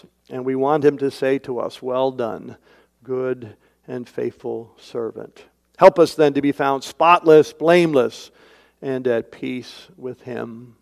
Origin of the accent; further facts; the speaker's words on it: Canada; I come from Canada originally, and Canada is increasingly ruthlessly secular.